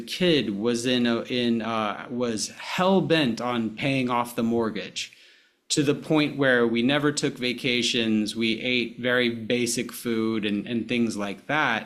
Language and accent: English; Alabama, United States; Yeah, so when I grew up in Alabama, and so growing up in Alabama, when I was born, my parents were both in their early 20s.